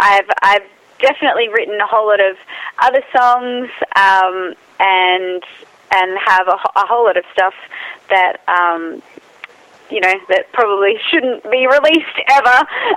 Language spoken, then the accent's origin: English; Australia; because I'm Australian.